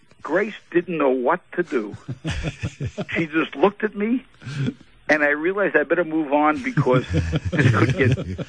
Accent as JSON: {"language": "English", "town": "Bronx", "region": "New York", "country": "United States", "said": "you got to remember, I was a kid, I was from the Bronx, I had an attitude."}